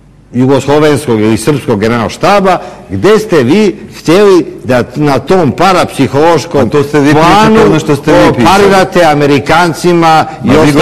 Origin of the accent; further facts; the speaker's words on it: Serbia; mi smo svi Srbi izgubili